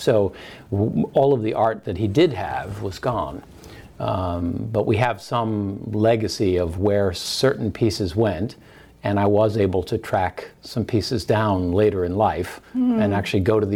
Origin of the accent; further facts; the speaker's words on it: Martha's Vineyard, Massachusetts, United States; also born or lived in Rockville Centre, New York / Brooklyn Heights, New York; So I was born in 1966 in Rockville Center, New York. My youth was split between Brooklyn Heights, Massapequa, Long Island, and Martha's Vineyard, with probably more time on Martha's Vineyard than anywhere else, where my aunt lived, my great aunt actually.